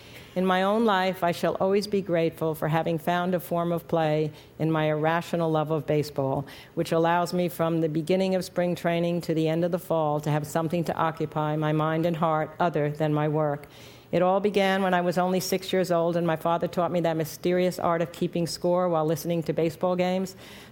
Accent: Rockville Centre, New York, United States; came to my hometown of Rockville Center, Long Island

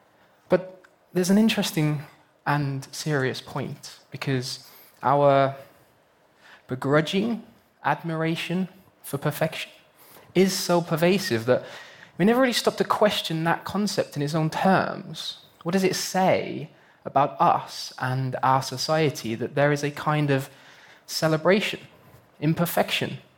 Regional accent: United Kingdom; we're beginning to see similar trends emerge across Canada and in my home country, the United Kingdom.

